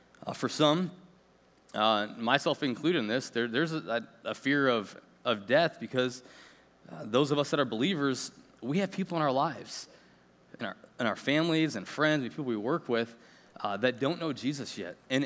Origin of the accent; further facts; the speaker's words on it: Clyde, Ohio, United States; And I grew up in the Clyde Green Springs area. And at that time, I had dated a girl that lived in Norwalk